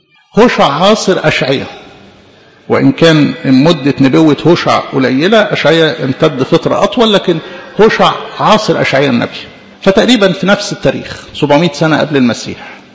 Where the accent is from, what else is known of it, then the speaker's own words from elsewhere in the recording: Egypt; فالامتياز اللي سيدنا ميزنا بيه كمصريين دي نعمة منه